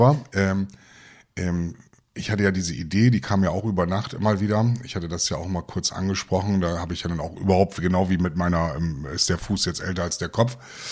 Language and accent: German; Netherlands; Ich als Holländer weiß ja, wie das ist.